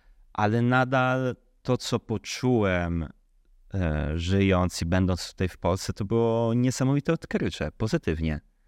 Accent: Italy; now in Poland; ja mam trochę korzeni polskich, bo mama jest Polka, tata jest Włoch, ale całe życie i wychowałem się we Włoszech. Od urodzenia do studia, po studia i zacząłem tam pracować.

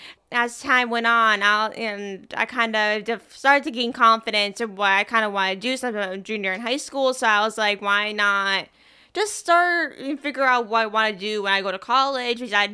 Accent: Scranton, Pennsylvania, United States; Yeah, so growing up in Scranton came with a lot of different emotions. I know with being from Scranton, when people say, where are you from?

